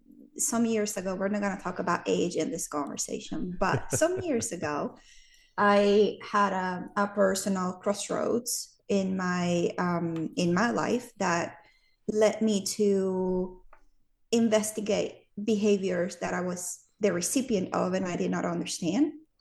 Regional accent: Venezuela; English is a second language; now in United States; audience is going to get an accent from me, and I'll try to slow down as I speak, but I'm Venezuelan. I was born and raised in South America, came to the United States 22 years ago.

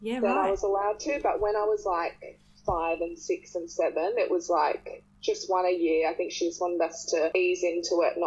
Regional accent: Byron Bay, New South Wales, Australia; I grew up in Byron Bay

